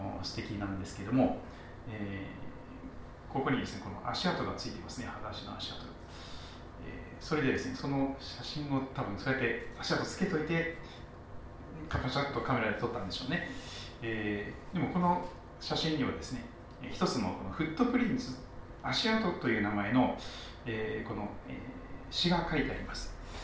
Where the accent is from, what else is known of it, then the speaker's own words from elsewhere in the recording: Kochi, Japan; now in Saitama, Japan; 私は四国の高知県で生まれ育ったので、もう海が大好きなんですね。で、海なし県でこの埼玉に来ると